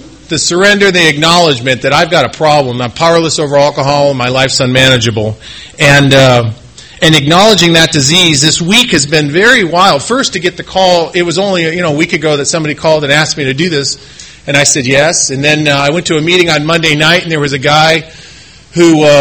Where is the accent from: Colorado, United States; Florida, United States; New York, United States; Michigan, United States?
Michigan, United States; Detroit; I grew up in Detroit